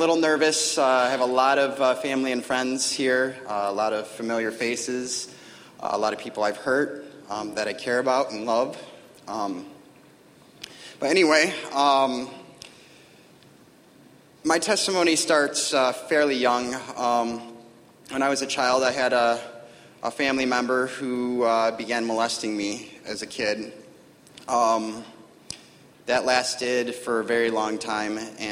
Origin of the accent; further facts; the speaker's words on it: Midland, Michigan, United States; I'm from Midland, Michigan, and this is my church.